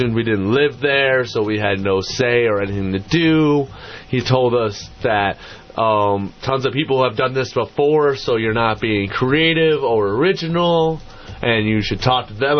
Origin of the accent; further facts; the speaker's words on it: Vermont, United States; now in Santa Cruz, United States; No, I'm originally from Vermont.